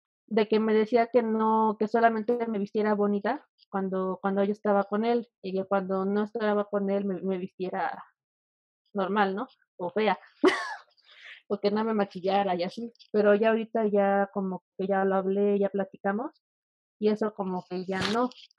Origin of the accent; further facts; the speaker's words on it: Puebla, Mexico; Yo soy de Puebla.